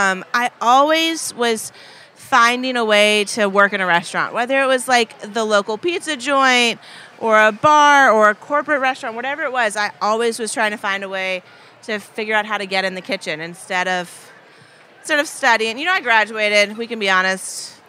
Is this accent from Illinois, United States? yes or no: no; Paducah, Kentucky, United States; moved away as an adult; Yeah, born and raised in Paducah. And I got out of Paducah the day after I graduated high school. I thought I was done with that place. And then 15 years later, I moved home.